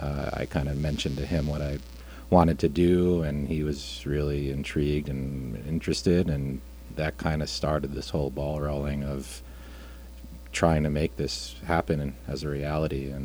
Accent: Rhode Island, United States; I kind of connected the dots that Dave was from Rhode Island, and I was from Rhode Island, and I thought that was really neat.

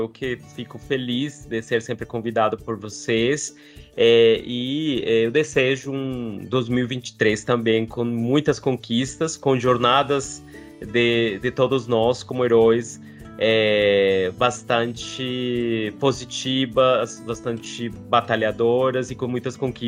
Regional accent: Colombia; Portuguese is a second language; até pela minha nacionalidade, que é da Colômbia, sou da Colômbia

